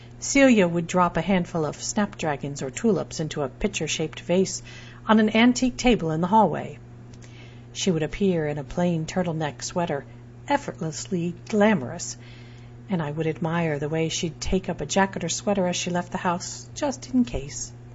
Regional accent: Midwest, United States; Growing up in the Midwest in a refugee family that had left Vietnam at the end of the war, too much of my sense of self was shaped around observations of how other people behaved.

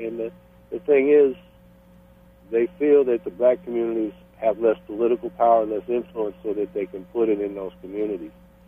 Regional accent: New York, United States; Like, I'm from New York. There was a reprocessing facility at a place called West Valley

